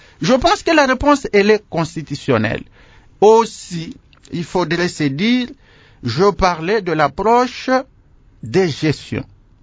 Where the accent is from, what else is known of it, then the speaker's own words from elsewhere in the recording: Tanganyika, DR Congo; chez moi, à Tanganyika, le lac Tanganyika regorge de poissons qui meurent de vieillesse